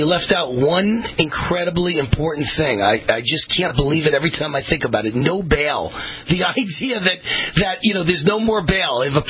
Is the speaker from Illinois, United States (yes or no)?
no; New York, United States; Tough town, man. I come from New York.